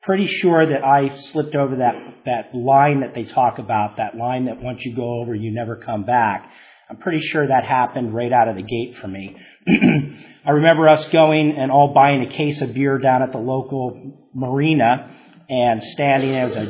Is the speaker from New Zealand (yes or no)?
no; Newport Beach, California, United States; also born or lived in Syracuse / Morristown; I grew up in Newport Beach, and I was born in Syracuse, New York, and grew up in New Jersey and Pennsylvania and places like that. Hit California when I was about 12 or 13 years old